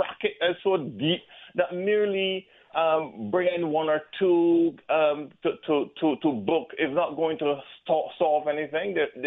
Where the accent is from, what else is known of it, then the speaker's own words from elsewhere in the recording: Barbados; I come from Barbados